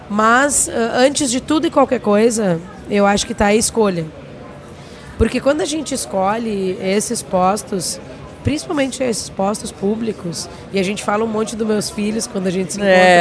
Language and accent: Portuguese; Rio Grande do Sul, Brazil; lá do Vale do Taquari, que é a minha terra de origem. E ainda é, porque eu ainda tenho residência lá